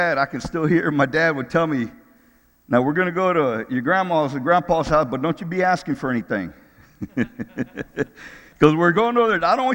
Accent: Texas, United States; I got it. I'm tough enough. I can do this. I'm from Texas. I can handle it.

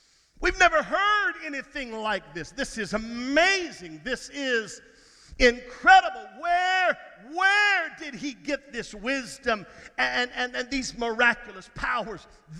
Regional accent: Texas, United States; now in Georgia, United States; I don't know if you know it or not, but I'm from Texas. Probably never going to let you forget that. I'm from Texas. I like going home.

